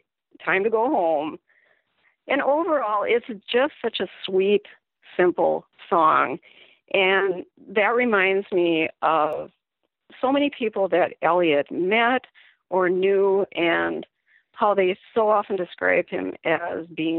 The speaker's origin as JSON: {"language": "English", "town": "Annandale", "region": "Minnesota", "country": "United States", "said": "I am from Annandale, Minnesota."}